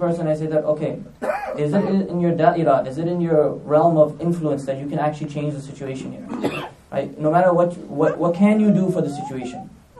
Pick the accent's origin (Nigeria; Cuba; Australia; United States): United States; New York; now in Massachusetts, United States; In this entire state of Massachusetts, I came from New York.